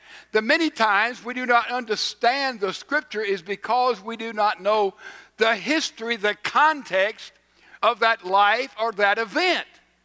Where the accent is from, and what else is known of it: Mississippi, United States